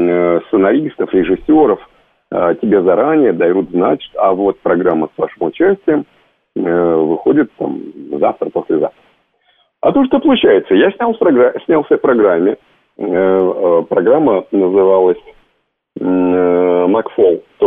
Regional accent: Kupavna, Moscow Oblast, Russia; я из Купавны, и я прекрасно помню, мне было 10 лет, но это было такое событие для мальчишки из Купавны

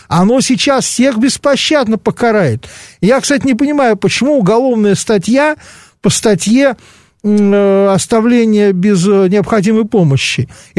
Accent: Moscow, Russia; на мне аршинными буквами написано, что я москвич.

